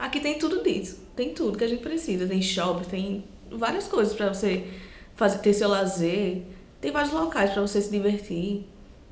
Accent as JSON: {"language": "Portuguese", "region": "Paraíba", "country": "Brazil", "tie": "born or raised there", "said": "eu nasci em Mangabeira. Então, assim, quando era menor, não lembro muito. Mas que evoluiu, evoluiu muito. Aqui tá parecendo uma cidade. Mangabeira não parece mais um bairro, é uma cidade mesmo."}